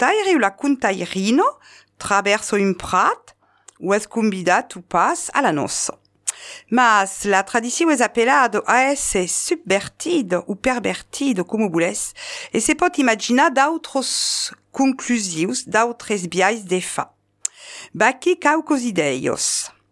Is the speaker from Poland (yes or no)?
no; Castelsarrasin, Occitanie, France; je suis de Castelsarrasin, donc os sou de Castelsarrasi.